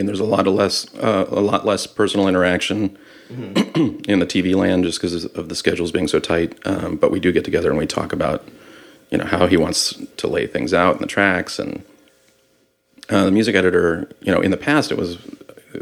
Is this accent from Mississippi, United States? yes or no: no; Texas, United States; also born or lived in Boston / Connecticut / New York / London; My parents are Cuban. I was born in Boston. I grew up in Texas. I went to school in Connecticut. I've lived in New York